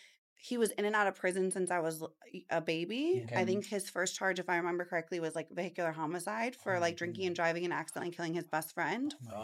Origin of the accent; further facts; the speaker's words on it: East Cleveland, Ohio, United States; So growing up, I grew up in East Cleveland. I'm a really proud Cleveland girl.